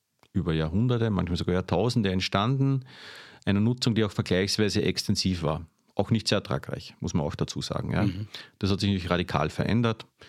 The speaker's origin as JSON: {"language": "German", "country": "Austria", "said": "aber der ist ja bei uns in Österreich in der Regel auch bewirtschaftet"}